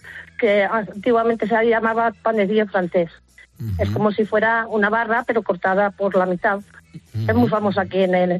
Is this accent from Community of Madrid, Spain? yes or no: yes; Community of Madrid, Spain; moved away as an adult; Y soy madrileña.